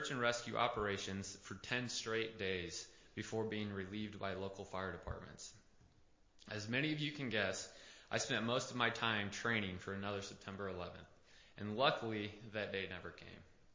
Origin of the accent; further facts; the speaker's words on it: Cissna Park, Illinois, United States; I grew up in Cisna Park.